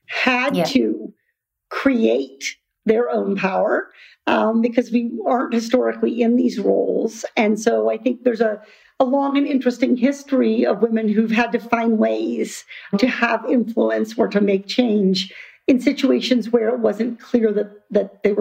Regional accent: Iowa, United States; I grew up in Iowa, far from the ocean.

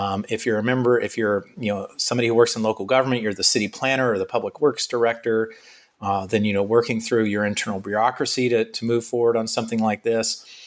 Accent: Florida, United States; if back in my home state of Florida, we're obviously concerned about hurricanes.

